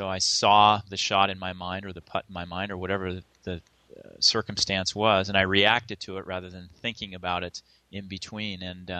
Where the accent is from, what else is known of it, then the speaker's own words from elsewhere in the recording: Eugene, Oregon, United States; And growing up in Eugene, Oregon, the hotbed of track and field in the United States